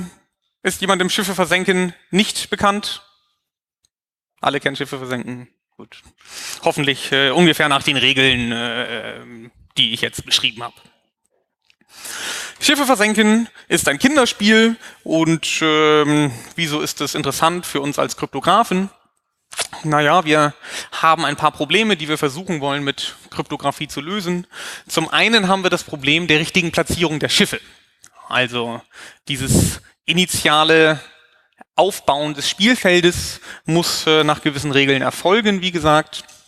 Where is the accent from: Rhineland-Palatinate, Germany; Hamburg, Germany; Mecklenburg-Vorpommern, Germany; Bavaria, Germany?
Hamburg, Germany; das ist …. Hi …. Wir sind aus Hamburg